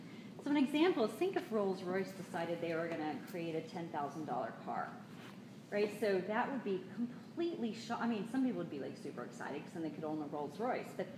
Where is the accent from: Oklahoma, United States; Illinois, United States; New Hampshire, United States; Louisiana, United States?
Oklahoma, United States; You know, I'm originally from Oklahoma, and I've lived in the area for 20 years